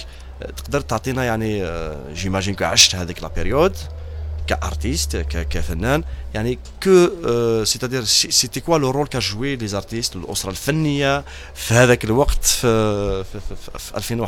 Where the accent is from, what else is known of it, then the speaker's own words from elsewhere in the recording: Algeria; malheureusement ici chez nous en Algérie, on souffre ce genre d'espace